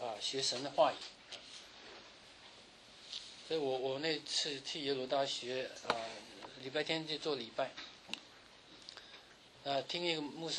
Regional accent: China; 那我们从中国来的

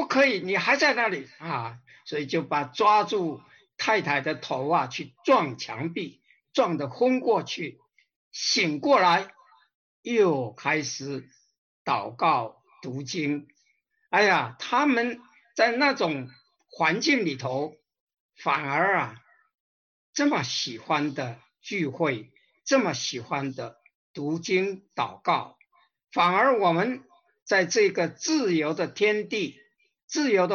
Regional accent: China

